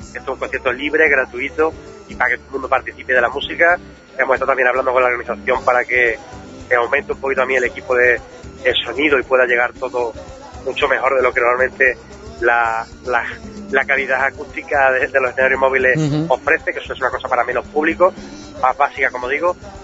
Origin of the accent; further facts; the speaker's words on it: Zafra, Extremadura, Spain; Y yo soy de Zafra